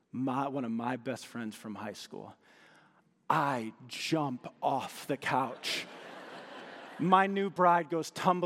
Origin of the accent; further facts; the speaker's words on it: Michigan, United States; I'm a Michigan State Spartan fan. Don't hold that against me. I grew up in Michigan.